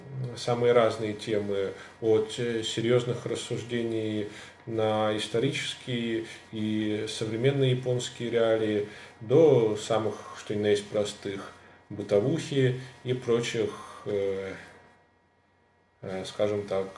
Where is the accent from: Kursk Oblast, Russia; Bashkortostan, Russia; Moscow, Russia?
Moscow, Russia; now in Japan; Я как москвич прекрасно знаю всю эту кухню.